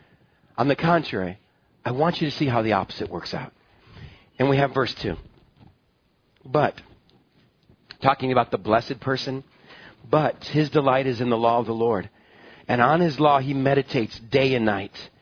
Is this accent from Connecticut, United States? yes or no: no; Iowa, United States; The pheasant hunting I did for those few years growing up in Iowa, you know where the rivers are and where the creeks are.